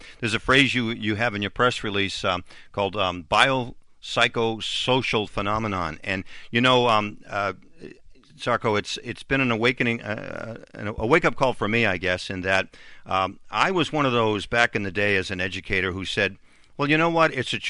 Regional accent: Gloucester, Massachusetts, United States; Certainly, I'm from Gloucester

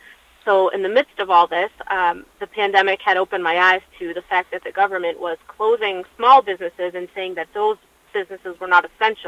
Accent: Lynn, Massachusetts, United States; now in Peabody, United States; Born and raised in Lynn, I graduated from Lynn Public Schools, but then I later moved to Peabody

